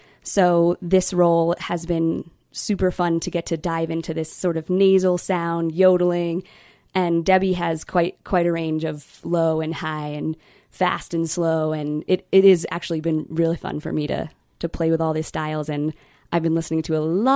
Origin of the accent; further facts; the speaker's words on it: Seattle, Washington, United States; Is I'm from Seattle, Washington, and I went to school in Oklahoma City, which was a big jump for me culturally.